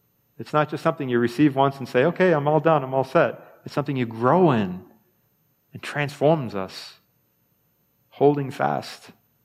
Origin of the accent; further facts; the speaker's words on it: New England, United States; Sometimes I think maybe it's just because maybe we're from New England and a lot of us maybe grew up Catholic